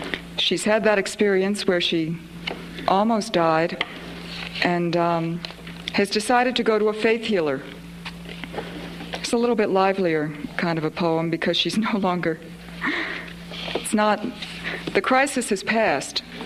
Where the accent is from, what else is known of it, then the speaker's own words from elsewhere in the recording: Troy, New York, United States; I grew up in Troy, New York, and upstate New York has all these classical name places like Ithaca and Syracuse and Troy.